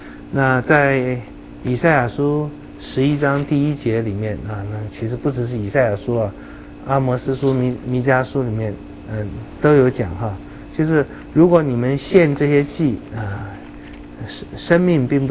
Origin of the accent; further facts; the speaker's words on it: China; 我们知道那才是比我们中国人说的更好的，书中自有颜如玉了